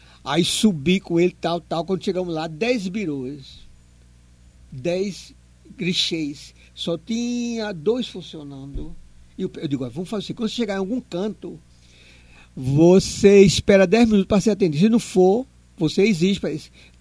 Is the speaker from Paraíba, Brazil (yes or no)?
yes; Paraíba, Brazil; Eu sou da Paraíba. Quando eu disse que era paraibano, ele mudou, olhou para mim assim